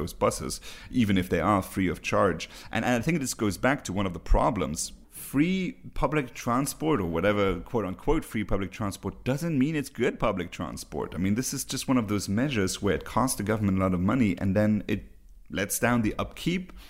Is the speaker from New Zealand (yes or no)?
no; Luxembourg; some of you may know that I'm from Luxembourg, where public transport is free of charge